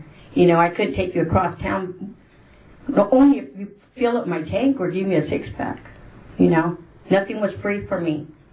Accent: Fresno, California, United States; I'm from Fresno, the Lana Club in Fresno, there would be ashtrays everywhere

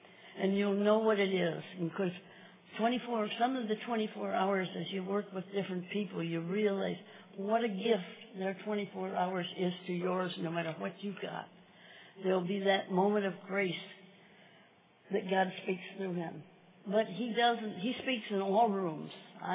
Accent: Brentwood, California, United States; from Brentwood City, California.

